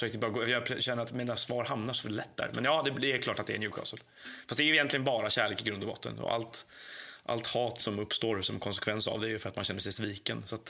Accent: Stockholm, Stockholm County, Sweden; Jag är uppvuxen i Stockholm, bodde på Södermalm och på ute i Nacka och på Lidingö, och slutligen när jag var ganska liten flyttade vi till Gärdet där jag har vuxit upp.

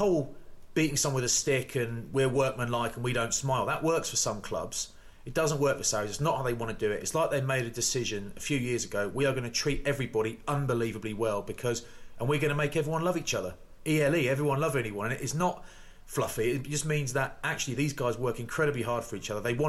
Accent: England, United Kingdom; Because I'm English, mate.

